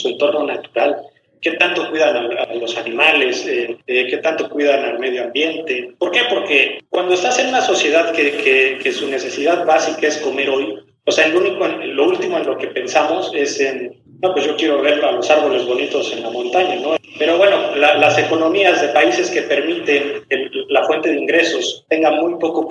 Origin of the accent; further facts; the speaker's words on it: Comitán, Chiapas, Mexico; La carretera que hay del aeropuerto de Chiapas a Comitán, que es mi pueblo, son como 3 horas, ¿no?